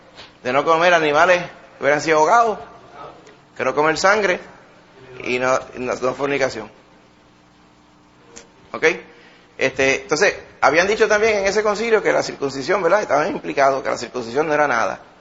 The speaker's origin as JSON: {"language": "Spanish", "town": "Mayagüez", "country": "Puerto Rico", "said": "uno le dice, yo nací en Mayagüez. Rápido, ¿saben? Que uno es cierto, que no está mintiendo, Mayagüez. Porque ¿quién habla así? Pues, los de acá de Puerto Rico"}